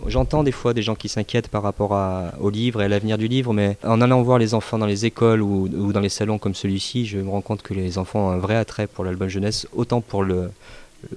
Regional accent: Saint-Étienne, Auvergne-Rhône-Alpes, France; born there; Voilà, je suis né à Saint-Étienne. J'habite maintenant un peu plus loin en campagne

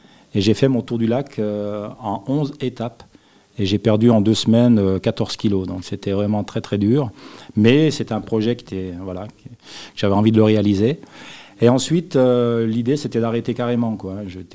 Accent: Evian, Auvergne-Rhône-Alpes, France; born there; Ça sera rejoindre Evian où je suis né à Memphis où est mort

